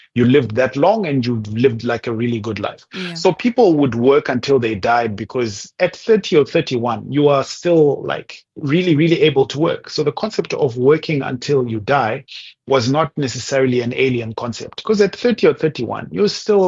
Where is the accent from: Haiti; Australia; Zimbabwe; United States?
Zimbabwe; Growing up, a country I grew up in Zim